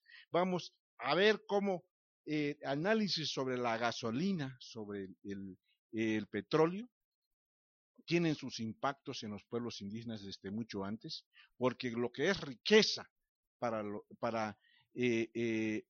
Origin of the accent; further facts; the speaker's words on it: Mexico; como mexicanos, mexicanas, pueblos indígenas y no indígenas